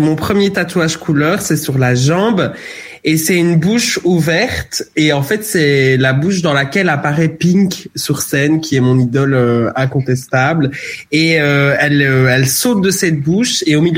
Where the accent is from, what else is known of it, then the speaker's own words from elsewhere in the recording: Liège, Wallonia, Belgium; now in Brussels, Belgium; J'ai grandi en Belgique, évidemment, et j'y resterai à vie, je crois, parce que j'adore mon pays. Mais de base, je suis pas du tout de Bruxelles. Je suis du côté de Liège, et c'est vrai que je suis arrivée ici par amour et pour d'autres raisons.